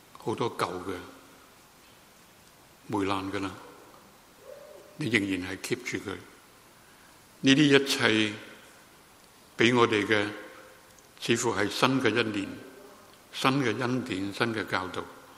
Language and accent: Chinese; Guangdong, China; 我们广东人说我们这个肉身呢，是好像一个臭皮囊那样